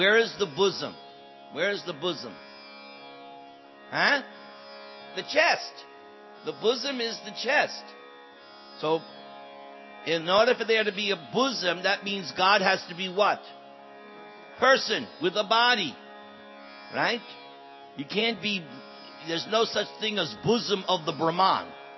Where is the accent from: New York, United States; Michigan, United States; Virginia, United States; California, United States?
New York, United States; New York City; born there; I could say I want to go back to New York because I was there. I was born in New York City.